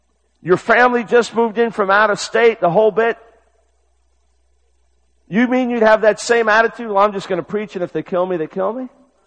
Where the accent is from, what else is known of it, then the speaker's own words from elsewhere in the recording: New York, United States; But I'm from New York originally